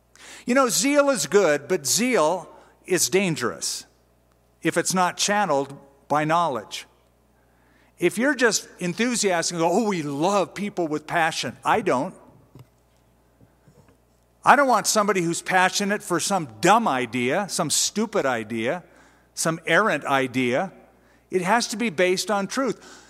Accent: United States; I am a German Gentile, born and raised in America.

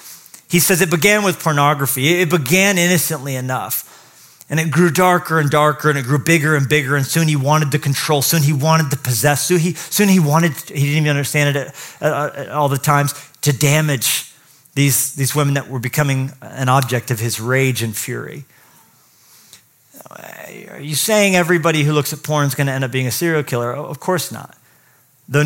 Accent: Colorado, United States; And I grew up in Colorado too

